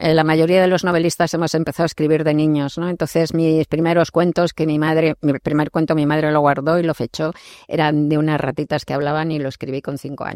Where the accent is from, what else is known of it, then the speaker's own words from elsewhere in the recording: Madrid, Community of Madrid, Spain; Soy de Madrid y también he pasado por momentos de decir, detesto Madrid y tal, y ahora estoy con un amor completo por la ciudad